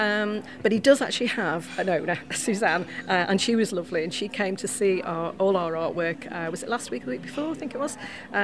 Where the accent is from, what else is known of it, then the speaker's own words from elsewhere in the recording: Douglas, Isle of Man; We'd always lived in Douglas, born and brought up in Douglas. And in 22, I think it was, we moved up just north of Ramsey.